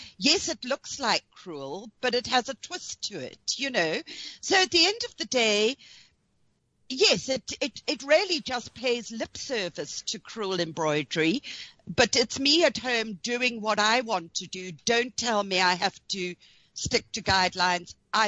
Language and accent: English; Zambia; I was born in Central Africa. It was Northern Rhodesia, then became Zambia. I was born there, grew up on a farm